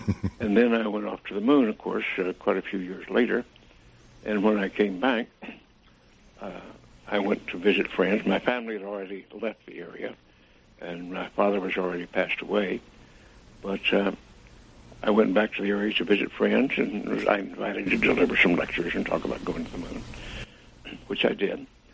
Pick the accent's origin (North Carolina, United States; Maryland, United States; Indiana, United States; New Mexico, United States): New Mexico, United States; Roswell; Well, the fact is, you see, I grew up in Roswell, New Mexico